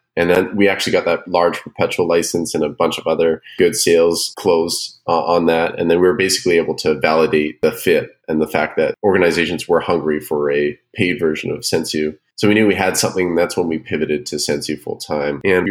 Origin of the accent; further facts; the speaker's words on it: Canada; I'm actually Canadian, I'm up in a city called Kamloops, BC, Canada